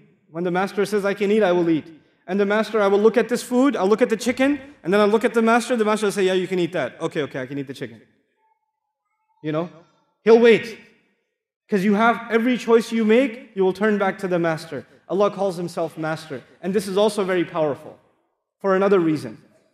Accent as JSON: {"language": "English", "region": "Texas", "country": "United States", "said": "I come from Texas. We are in the southern part of the United States, there are a lot of churches. It's called the Bible Belt."}